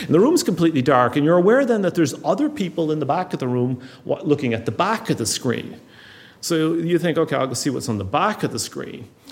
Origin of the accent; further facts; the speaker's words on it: Ireland; And as an Irish person standing up there, and you're conscious of Libeskind, you're conscious of Libeskind's Dublin building